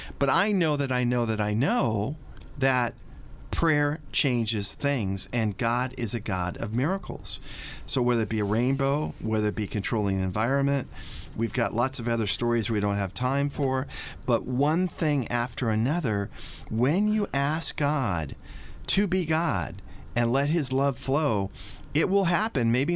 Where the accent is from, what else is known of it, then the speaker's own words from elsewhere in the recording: Glendale, California, United States; I grew up in Glendale, California, and still love Glendale, Holy Family Church.